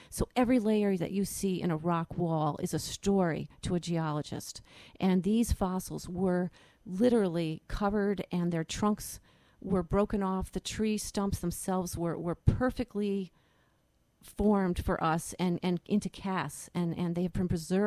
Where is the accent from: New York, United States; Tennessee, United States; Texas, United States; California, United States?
New York, United States; Middleburg; Well, I grew up in Middleburg, New York, which is about a half hour from Gilboa. And my dad was an earth science teacher my entire life.